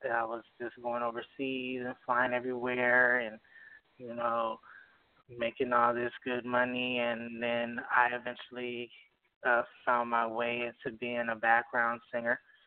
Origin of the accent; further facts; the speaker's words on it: West Coast, United States; I grew up on the West Coast. And on the West Coast, when I was young, I kind of traveled along the whole West Coast with a group.